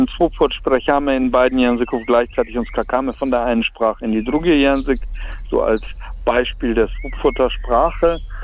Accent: Germany; ich bin Deutscher

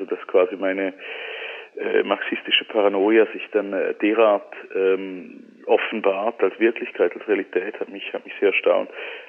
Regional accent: Switzerland; ich bin ein Schweizer

